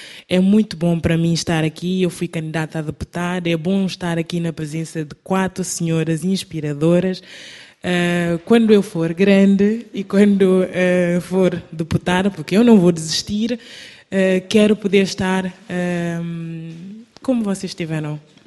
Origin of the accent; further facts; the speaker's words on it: Guinea-Bissau; É importante, sim, eu sou da Guiné-Bissau, é importante